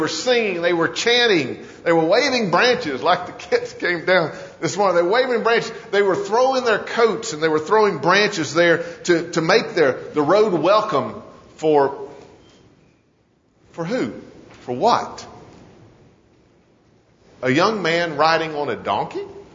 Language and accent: English; Hendersonville, North Carolina, United States; I was raised in Hendersonville. We had the King Apple Parade every year in Labor Day.